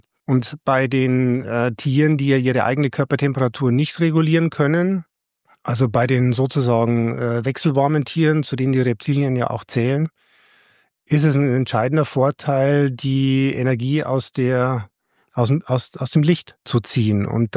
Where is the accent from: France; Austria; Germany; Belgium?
Germany; Southern Germany; ich bin Süddeutscher